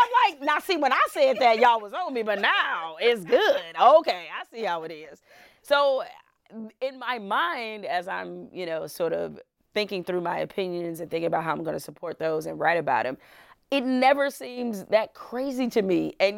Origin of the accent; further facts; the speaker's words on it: Detroit, Michigan, United States; also born or lived in Houston; And I was born and raised in Detroit, but we spent 2 years there when I was like from ages maybe 5 to when I was 7.